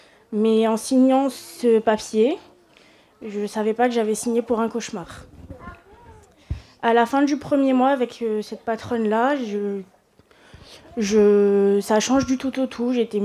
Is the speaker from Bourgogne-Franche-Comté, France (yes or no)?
no; Saint-Dizier, Grand Est, France; now in Grenoble, France; En 2013, on quitte ma ville natale, donc j'habite à Saint-Dizier dans le nord de la France, et on vient s'installer à Grenoble.